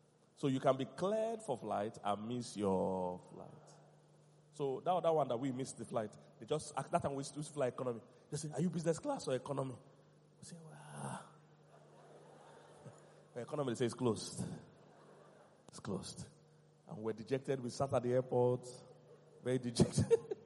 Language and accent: English; Nigeria; I'm Nigerian. We know Nigerian.